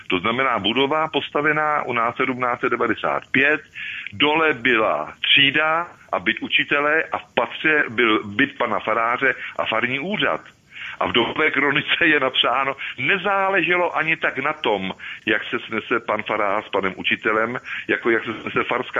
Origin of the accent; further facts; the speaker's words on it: Hoštice u Volyně, South Bohemian Region, Czechia; U nás v Hoštici u Volině, malinká vesnička na našem zámečku